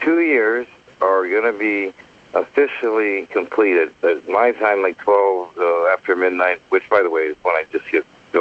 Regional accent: Canada; Yeah, I'm actually Canadian. My last name when I was born was … my grandfather and my uncle

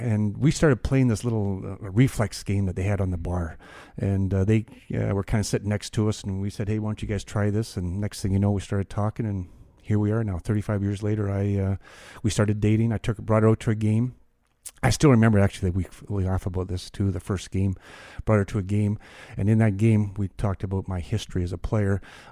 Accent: Hanna, Alberta, Canada; small farming town, about 2,000 people, and we grew up

